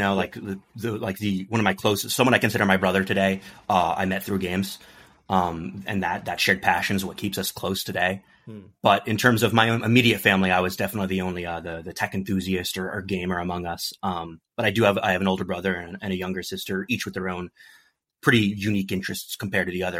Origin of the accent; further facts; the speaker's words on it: Long Island, New York, United States; now in Seattle, United States; I grew up on Long Island, New York, so pretty boring suburb.